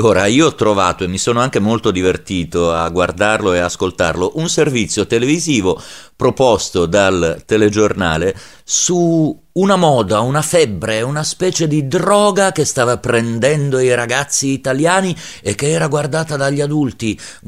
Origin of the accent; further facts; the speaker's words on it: Liguria, Italy; born there; io che sono nato in Liguria vi posso assicurare che è lo stesso che si fa ancora oggi.